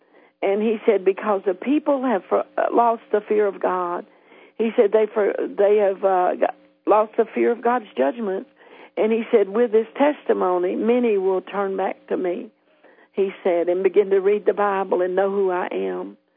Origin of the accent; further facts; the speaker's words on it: Tennessee, United States; I grew up in church. I grew up in Tennessee in the church.